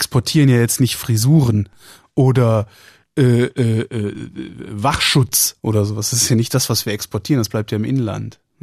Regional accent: Germany; Wir sind halt Deutsche. Total langweilig, humorlos, präzise.

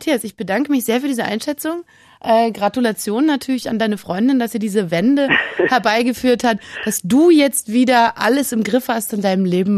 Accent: Berlin, Germany; Ich komme natürlich aus Berlin

